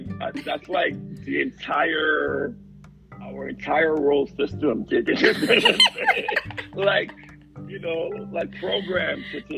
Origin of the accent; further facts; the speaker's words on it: Trinidad & Tobago; born there; I was born in Trinidad and Tobago. You know, it's a third world country.